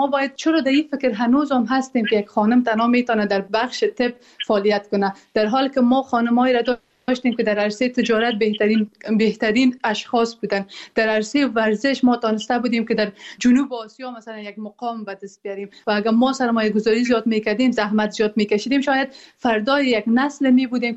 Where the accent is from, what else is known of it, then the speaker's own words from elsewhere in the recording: Afghanistan; moved away; ما که در بیرون از افغانستان هستیم